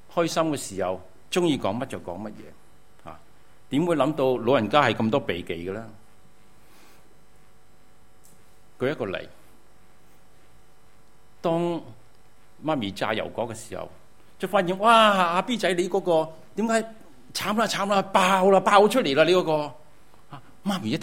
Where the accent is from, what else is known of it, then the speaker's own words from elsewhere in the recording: Guangdong, China; 我们作为中国人也是广东人。